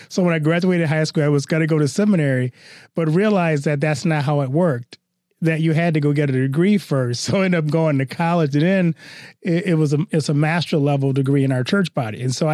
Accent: Deep South, United States; Well, it's funny because I grew up in the Deep South in the early 1970s.

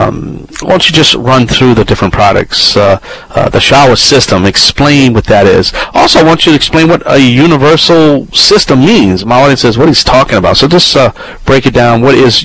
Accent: Louisiana, United States; That's right … from the Bayou Land.

